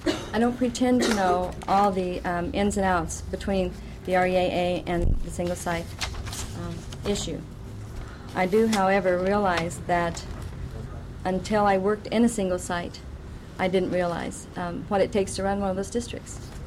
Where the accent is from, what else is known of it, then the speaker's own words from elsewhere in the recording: Hoonah, Alaska, United States; I'm from Hoonah